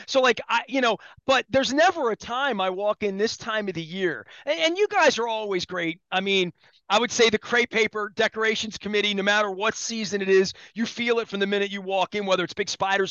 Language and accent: English; Dundalk, Maryland, United States; I grew up on Bank Street in Dundalk, even though that's Bank Street of Highland Town.